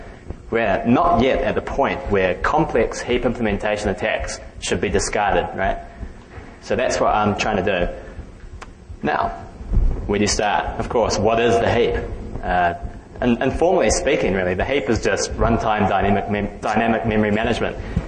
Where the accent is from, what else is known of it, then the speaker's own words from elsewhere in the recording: New Zealand; I'm a student from New Zealand.